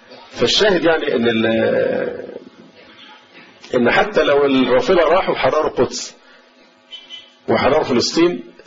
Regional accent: Egypt; عندنا في مصر صالح الورداني

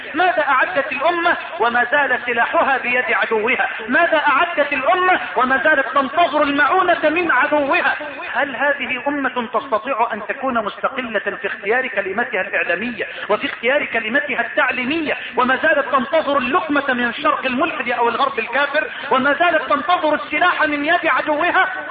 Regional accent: Egypt; بلدنا مصر

